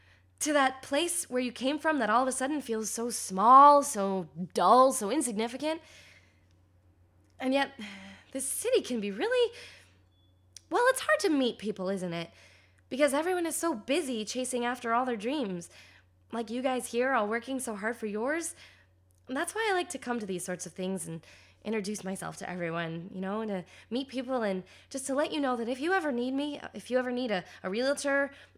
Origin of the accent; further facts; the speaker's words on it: Ohio, United States; I'm from Ohio, and in some ways, the Ohio girl just still hasn't left me.